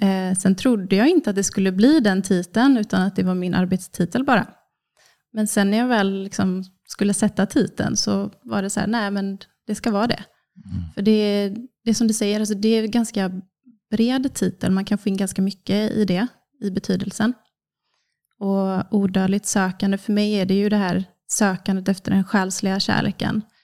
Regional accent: Kungsbacka, Halland County, Sweden; Jag är snart 30 från Kungsbacka. Så ligger strax söder om Göteborg. Uppvuxen på en bondgård. Med mamma, pappa och 2 syskon.

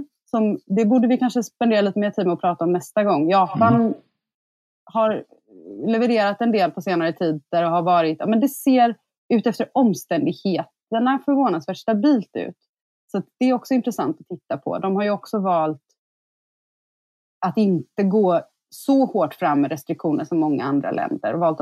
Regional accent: Sweden; Så jag tror, som svensk kanske man har lite fördel av att vara van vid att titta på de svenska siffrorna

